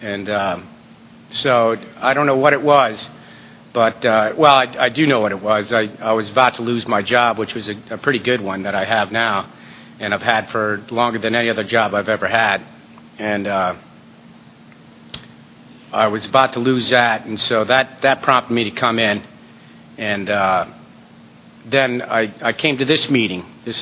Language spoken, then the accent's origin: English; Chapel Hill, North Carolina, United States; born there; I was born in Chapel Hill, North Carolina